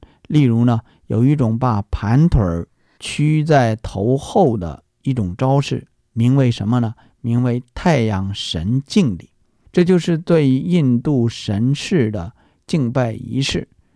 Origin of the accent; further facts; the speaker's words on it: China; 我们作为一个中国人，或者我们作为一个中国的天主教教徒